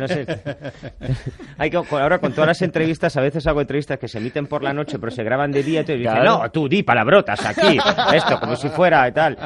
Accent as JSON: {"language": "Spanish", "country": "Italy", "second_language": "Spanish", "moved": "as an adult", "lives_now": "Spain", "said": "soy un productor italiano, soy internacional, aunque lleve 20 años en España"}